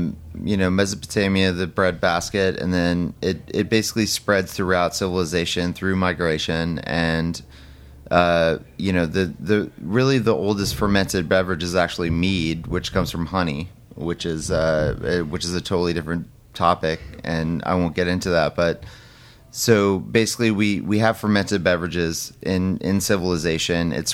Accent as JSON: {"language": "English", "region": "California", "country": "United States", "lives_now": "New York, United States", "said": "Reigning from California originally. I've been in New York for about 9 years."}